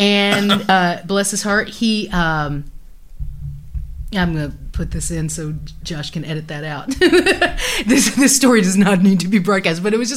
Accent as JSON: {"language": "English", "town": "Chicago", "region": "Illinois", "country": "United States", "tie": "born there", "said": "I ain't scared of you. I was born in Chicago South Side."}